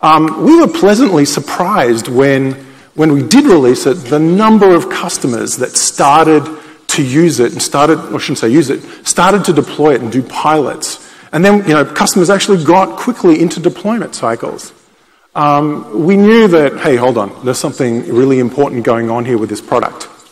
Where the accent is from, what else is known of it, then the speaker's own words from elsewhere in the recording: Sydney, New South Wales, Australia; accent: Australian; I'm an Aussie, although some people have told me that my accent is a little bit bastardized by now. I grew up in Sydney.